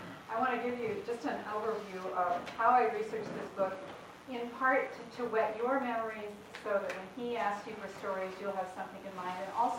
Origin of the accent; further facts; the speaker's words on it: Washington, United States; because, for example, I grew up in Pierce County